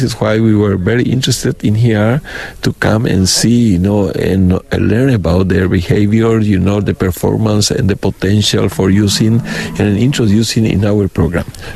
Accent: Paraguay; Yes, I'm coming from Paraguay.

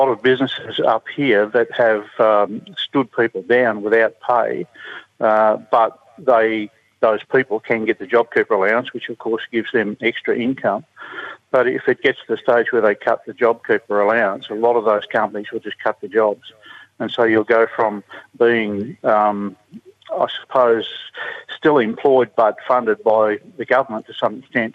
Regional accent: Melbourne, Victoria, Australia; with all due respect, I'm from Melbourne myself. But we don't want COVID up here.

